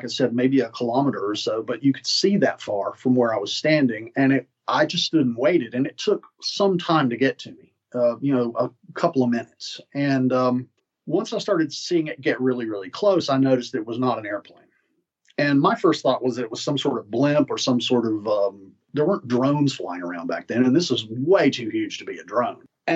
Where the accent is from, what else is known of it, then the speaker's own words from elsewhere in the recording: United States; sorry, I'm American. I'm more comfortable with feet.